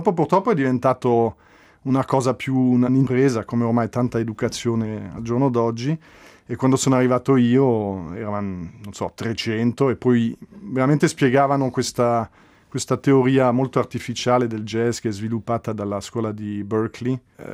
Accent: French-speaking Switzerland, Switzerland; Sì, la mia madre è di Locarno. Però io sono cresciuto in Svizzera francese, dunque ho la R moscia e gli accenti al posto sbagliato.

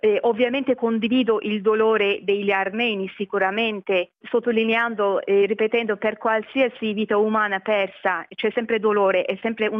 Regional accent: Turkey; Io sono turca e ho tantissimi amici armeni

